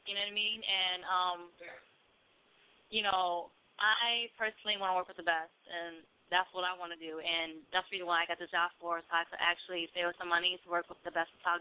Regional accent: Chicago, Illinois, United States; Okay, well, basically, I was raised in Chicago, mostly in the suburbs.

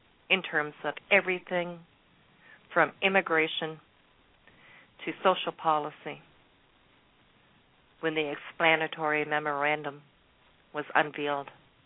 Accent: Canada; as a Canadian, I'm up here in Canada watching this. I'm up here.

